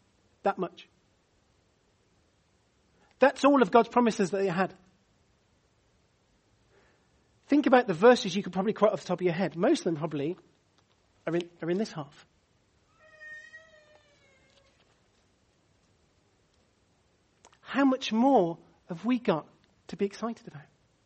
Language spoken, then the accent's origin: English; United Kingdom; I know we're British. I know it's hard for us to get excited over anything else other than football.